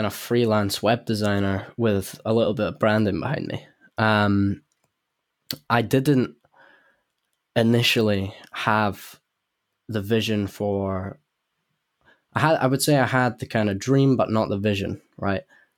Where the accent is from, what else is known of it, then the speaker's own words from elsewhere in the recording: Edinburgh, Scotland, United Kingdom; accent: Edinburgh; And yeah, I don't have a London accent, but a lot of people from Edinburgh would probably say my Edinburgh accent's fading out as well.